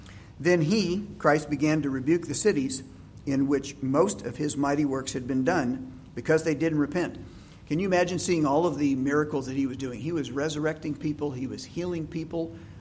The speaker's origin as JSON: {"language": "English", "region": "Midwest", "country": "United States", "said": "I talked too fast. I was from the Midwest."}